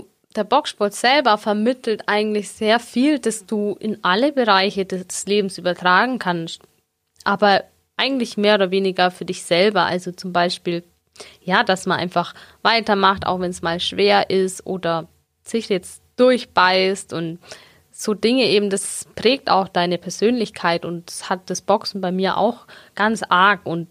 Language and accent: German; Augsburg, Bavaria, Germany; Ja, ich bin gebürtige Augsburgerin. Ich bin auch irgendwie nie hier weggekommen